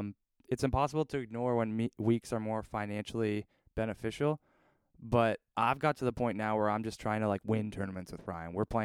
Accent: Canada; they obviously all know I'm Canadian, so it's kind of a special week where they're excited for me to be coming home.

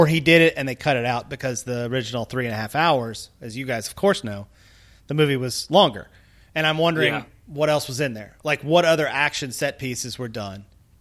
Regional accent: the South, United States; as a Southerner, I have felt like I was like, well, let's do it in my accent.

